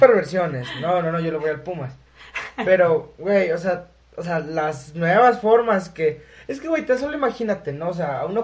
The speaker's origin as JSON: {"language": "Spanish", "country": "Mexico", "said": "nosotros como mexicanos, porque somos vecinos directos."}